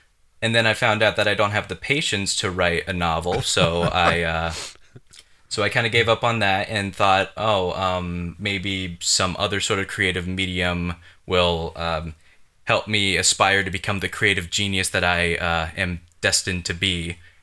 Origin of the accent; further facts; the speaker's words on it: Iowa, United States; I'm based still out of Central Iowa, where my hometown is.